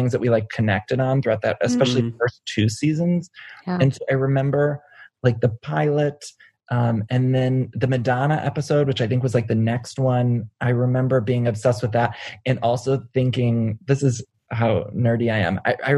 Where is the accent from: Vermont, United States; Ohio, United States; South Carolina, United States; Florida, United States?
Ohio, United States; now in Los Angeles, United States; I'm from Ohio. So like the Ohio connection, like really resonated with me.